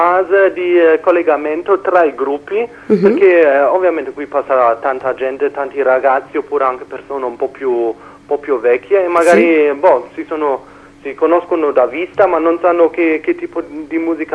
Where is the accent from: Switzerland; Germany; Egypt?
Germany; now in Trento, Italy; io non sono da Trento, io vengo dalla Germania